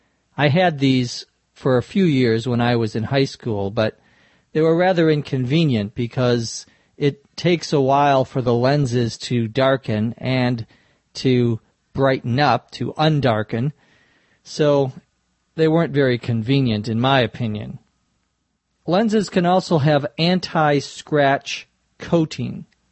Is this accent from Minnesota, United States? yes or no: yes; Minnesota, United States; accent: Minnesota; some would pronounce it tag, but in my Minnesota accent it's tag.